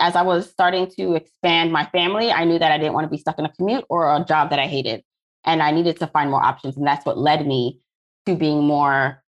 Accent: Jamaica; now in Brooklyn, United States; So I am an immigrant from Jamaica, similar to you, but I landed here in Brooklyn, New York, not Canada.

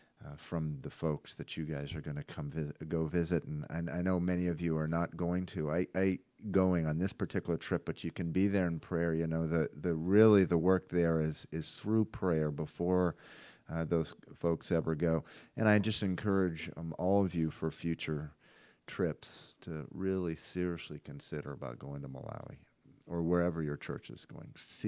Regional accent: Massachusetts, United States; I grew up in the Massachusetts area

